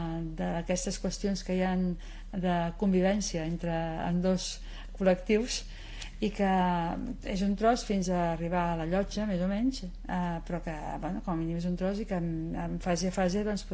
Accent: Montgat, Catalonia, Spain; els que som de Montgat de tota la vida

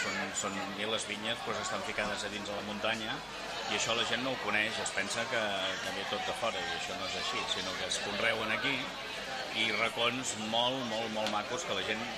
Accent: Tiana, Catalonia, Spain; jo he nascut a Tiana, soc de Tiana

